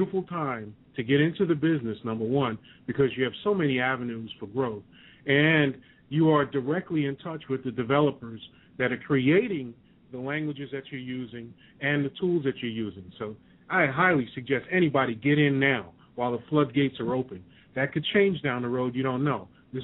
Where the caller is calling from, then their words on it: Louisiana, United States; calling from Louisiana.